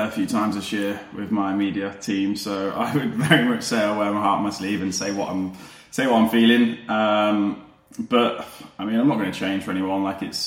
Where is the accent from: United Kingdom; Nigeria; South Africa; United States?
United Kingdom; Leicester, East Midlands; I'm originally a Leicester boy. So I'm originally from Leicester.